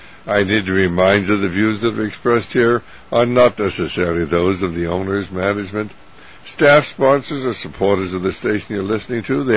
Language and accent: English; United States; And certainly I'm not saying that simply because I'm an American and proud of it